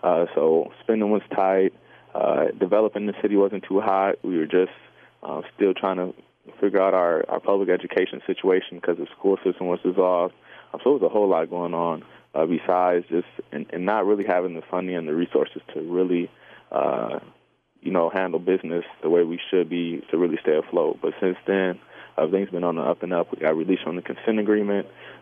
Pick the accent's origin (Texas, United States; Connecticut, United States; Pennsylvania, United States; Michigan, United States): Michigan, United States; Inkster; So right now, Inkster is my hometown.